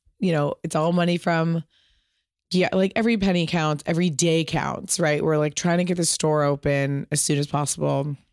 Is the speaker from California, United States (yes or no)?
yes; Pasadena, California, United States; I grew up in Pasadena.